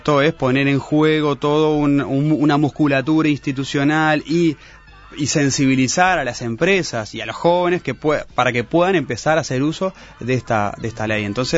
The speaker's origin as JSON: {"language": "Spanish", "country": "Uruguay", "said": "Soy uruguayo."}